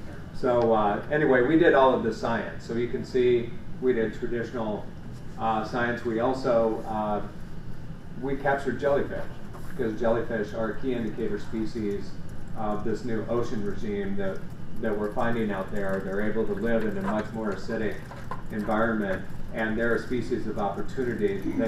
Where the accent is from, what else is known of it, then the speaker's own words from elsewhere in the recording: Iowa, United States; I got to tell my story about growing up in Iowa as a kid, a long way from the ocean.